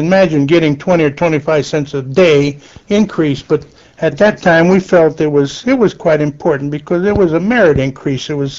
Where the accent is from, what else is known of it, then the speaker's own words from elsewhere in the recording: Alliance, Ohio, United States; Yes, I was born in Alliance, 1914, and lived in Alliance practically all my life.